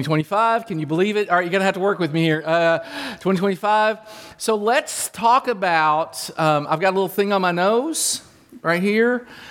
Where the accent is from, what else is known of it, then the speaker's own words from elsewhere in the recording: Kentucky, United States; Now, I have a culture. I'm from Kentucky. You have a culture wherever you're from.